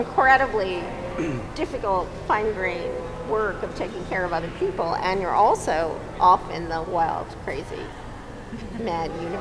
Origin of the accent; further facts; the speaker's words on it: East Coast, United States; now in California, United States; I come from the East Coast, I'm not a native Californian